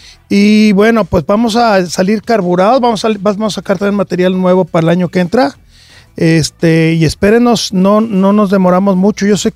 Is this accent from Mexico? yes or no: yes; Mexico; Amamos México, amamos nuestro país. seguimos siendo orgullosamente mexicanos, seguimos viviendo ahí